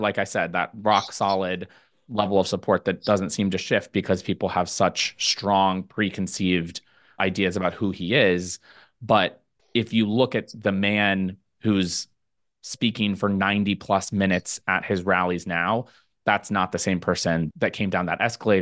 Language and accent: English; Ohio, United States; I'm from Southern Ohio, outside of Cincinnati